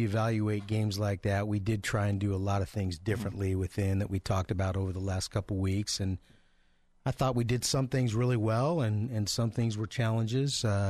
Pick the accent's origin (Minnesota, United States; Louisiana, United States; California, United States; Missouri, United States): California, United States; Fresno; now in Boise, United States; Growing up in California, and I think it's going to be terrific here in Boise.